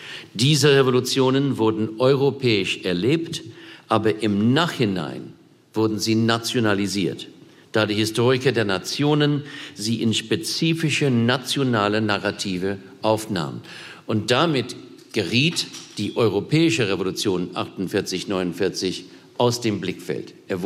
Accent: Australia; als Australier kann ich das von mir selbst leider noch nicht behaupten.

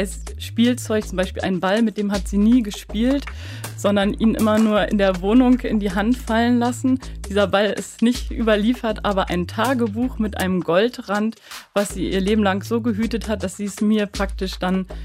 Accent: Bremen, Germany; now in Bad Arolsen, Germany; weil als Bremerin zieht es mich natürlich an die Küste.

